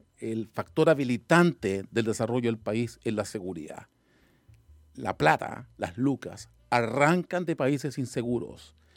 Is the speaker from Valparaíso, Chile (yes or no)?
yes; Peña Blanca, Valparaíso, Chile; yo crecí en Peña Blanca, entonces en la práctica escuchar una radio que hace 45 años escuchábamos en Peña Blanca